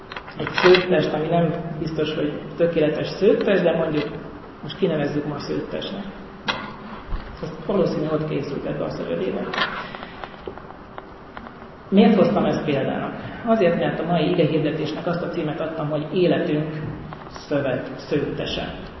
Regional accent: Heves, Hungary; Én egy kisvárosból származom, amit Hevesnek hívnak, Heves megyében, Heves megye, Hevesről kaptam ki. És ebben a kisvárosban, ahol én fölnőttem

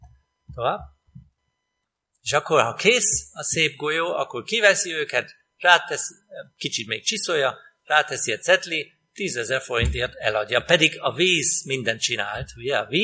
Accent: Germany; Hungarian is a second language; ez az én szülőfalum Németországban. Ott születtem, és ott nőttem fel, és nagyon szép hely. És ebben a kis faluban tovább, ott volt az én iskolámban is mindent

